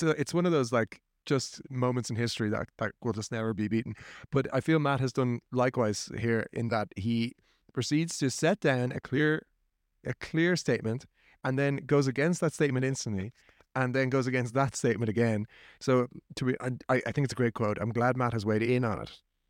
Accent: Ireland; Always. I mean, what kind of Irish person would I be if I didn't try and shoehorn it into every single epi

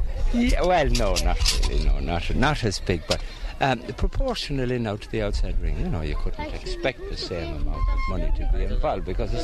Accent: Frenchpark, Connacht, Ireland; French Park.

